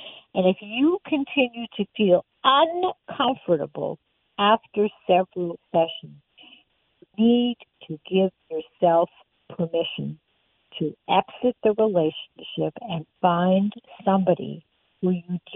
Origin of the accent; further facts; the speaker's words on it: Canada; when I grew up in Canada